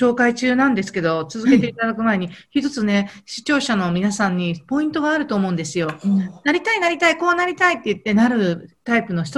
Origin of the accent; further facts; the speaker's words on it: Osaka, Japan; accent: Osaka dialect; 私、大阪弁にどんどんなっていくと思う。